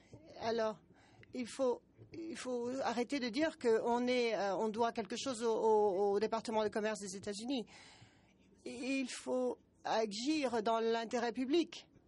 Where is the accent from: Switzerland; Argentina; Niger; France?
Argentina; de l'Argentine, c'est mon premier meeting